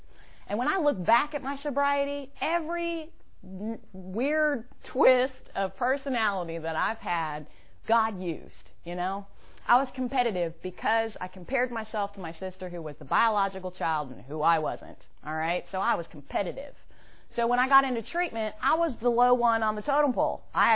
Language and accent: English; Atlanta, Georgia, United States; now in Woodstock, United States; I ain't up here in Woodstock getting my sobriety either. I'm from Atlanta.